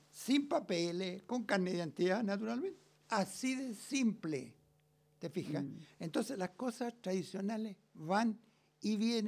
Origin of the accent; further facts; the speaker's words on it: San Fernando, Chile; supongamos que vamos a San Fernando, mi tierra donde yo nací